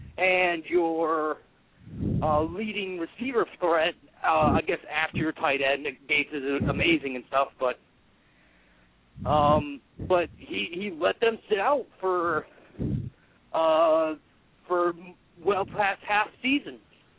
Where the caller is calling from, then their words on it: New York, United States; I'm calling from upstate New York.